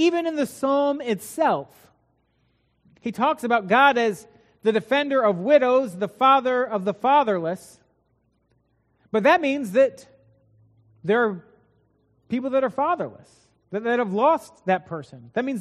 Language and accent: English; Midwest, United States; I just carried on because I'm a Midwesterner, and that's what we do.